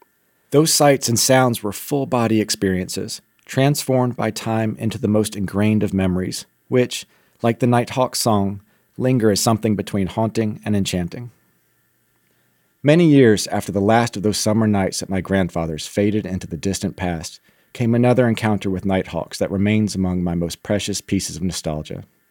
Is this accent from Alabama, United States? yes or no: yes; Alabama, United States; As a young boy, I spent a lot of time at my grandfather's property, not too far from where I grew up in Alabama.